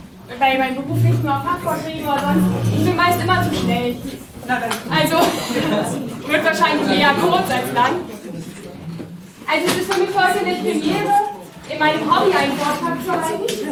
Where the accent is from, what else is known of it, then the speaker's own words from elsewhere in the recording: Eisenhüttenstadt, Brandenburg, Germany; Ich komme nämlich aus Eisenhüttenstadt.